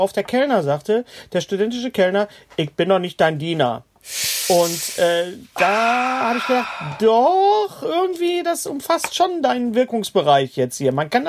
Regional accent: Bochum, North Rhine-Westphalia, Germany; wir haben natürlich eine sehr große Imbisskultur im Ruhrgebiet und ich bin ja in Bochum leer aufgewachsen, groß geworden

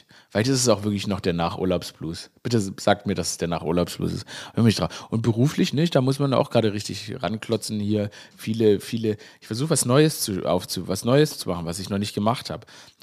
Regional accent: Stuttgart, Baden-Württemberg, Germany

